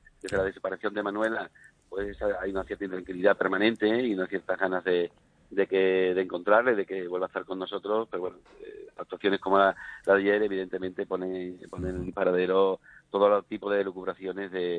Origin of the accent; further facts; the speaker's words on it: Monesterio, Extremadura, Spain; que directamente somos de Monesterio o la familia